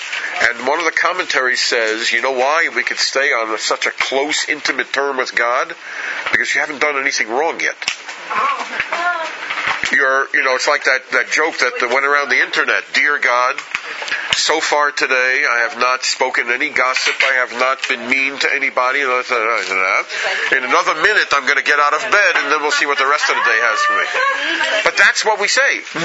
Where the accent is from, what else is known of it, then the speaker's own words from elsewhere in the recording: United States; I grew up in America where you spoke to even great Rabbanim by saying you.